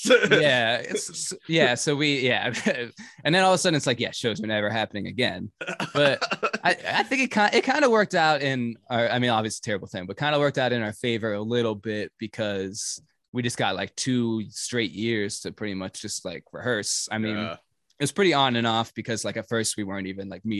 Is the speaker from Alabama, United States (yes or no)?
no; Pennsylvania, United States; now in Pittsburgh, United States; So we're all currently living in Pittsburgh, although I'm from Katanning, which is about an hour north of Pittsburgh.